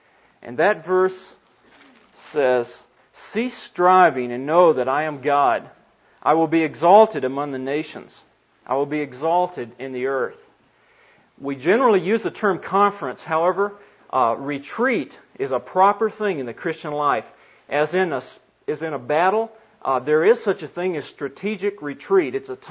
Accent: the South, United States; since I'm from the South too

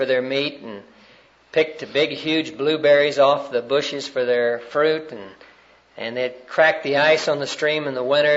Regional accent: Texas, United States; Well, I am a Texan, but I'm a deflated Texan.

